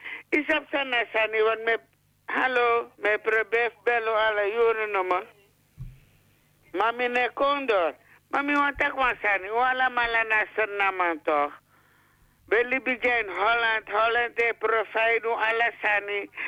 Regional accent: Suriname; En dat is het probleem wat we hebben als Surinamers.

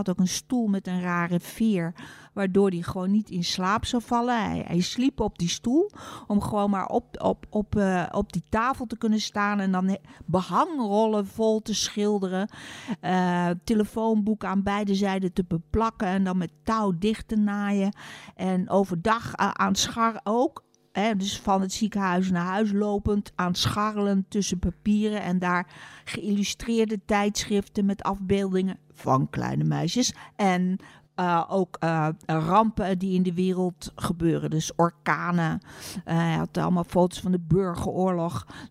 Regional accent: Utrecht, Netherlands; also born or lived in Rotterdam; Nee, ik kom uit Rotterdam. Daar heb ik 3 jaar gewoond. Heb ik niet zo heel veel herinneringen meer aan. En daarna naar Utrecht.

